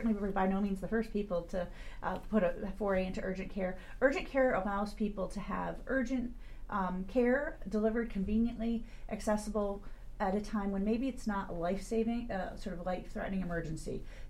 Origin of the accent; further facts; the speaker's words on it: Glens Falls, New York, United States; also born or lived in Chicago; I actually was born in Glens Falls, New York, a little north of Albany, close to Lake George. Spent a few years in Chicago when I was sort of that preschool age, but ended up really being an upstate girl